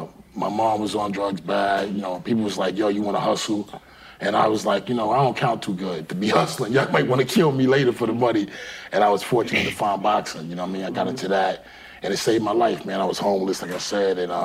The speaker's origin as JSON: {"language": "English", "town": "Brooklyn", "region": "New York", "country": "United States", "said": "Brownsville, Brooklyn. Brooklyn. I'm from Brownsville, which is in Brooklyn."}